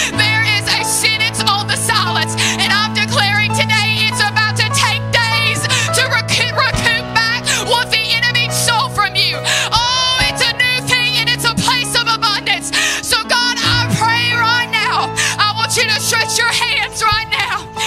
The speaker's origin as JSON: {"language": "English", "town": "Gadsden", "region": "Alabama", "country": "United States", "said": "I'm from Gadsden, Alabama. I'm not even from around here, so I don't know."}